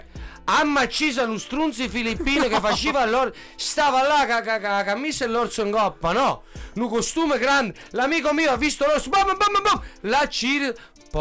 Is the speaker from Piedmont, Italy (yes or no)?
yes; Vercelli, Piedmont, Italy; born there; sono nato a Vercelli.